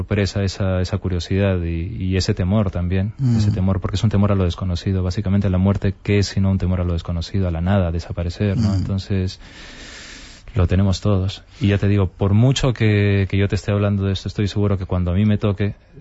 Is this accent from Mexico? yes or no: no; Peru; now in Madrid, Spain; yo soy de Perú. Y mi abuela falleció en Arequipa, en el sur de Perú, y yo estaba aquí en Madrid.